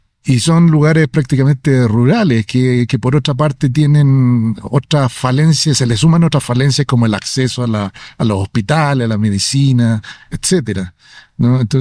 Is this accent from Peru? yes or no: no; Chile; como soy chileno, sentí la llegada, digamos, al terruño paterno, materno.